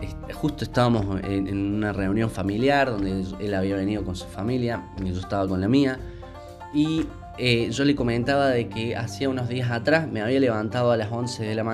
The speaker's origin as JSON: {"language": "Spanish", "country": "Argentina", "said": "En mi país, en Argentina, tenemos una suerte de cultura de la crisis"}